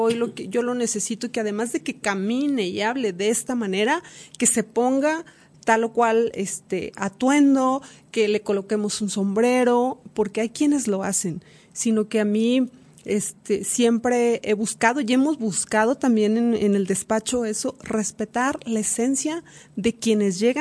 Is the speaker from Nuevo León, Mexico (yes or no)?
no; Durango, Mexico; moved away as an adult; que me fui de aquí de Durango, me fui a Culiacán